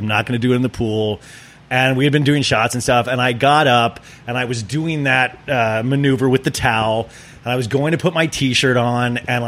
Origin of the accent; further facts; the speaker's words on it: Kansas, United States; And like, I grew up in Kansas and you'd go to that, like the town pool.